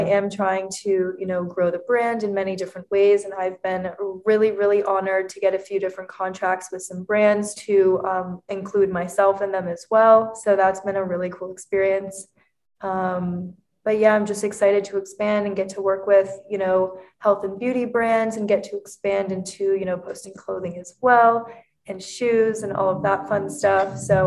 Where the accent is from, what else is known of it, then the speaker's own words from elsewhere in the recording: Florida, United States; So first of all, I grew up in Florida.